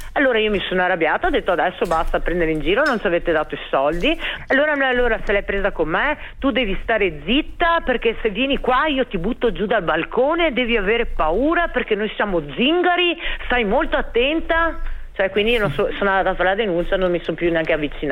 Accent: Sicily, Italy; anch'io sono scura, sono siciliana

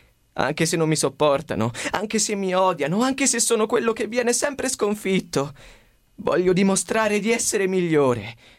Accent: Vico Equense, Campania, Italy; also born or lived in Naples; now in Grosseto, Italy; okay. Vengo da Napoli, sono cresciuto a Vico Equense e adesso vengo da Grosseto.

